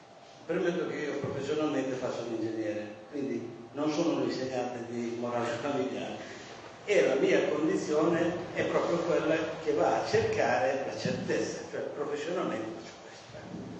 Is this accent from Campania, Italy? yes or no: no; Cesena, Emilia-Romagna, Italy; vengo da Cesena e sono venuto apposta per questo.